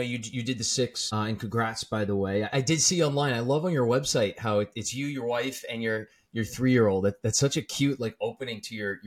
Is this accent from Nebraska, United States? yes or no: no; Long Island, New York, United States; My hometown is actually about 25 minutes from the office that I'm going to be working at.